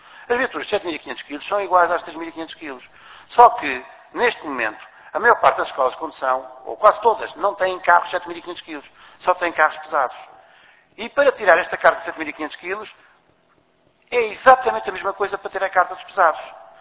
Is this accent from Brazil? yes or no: no; Portugal; Mas como somos portugueses, no passado não havia grande controle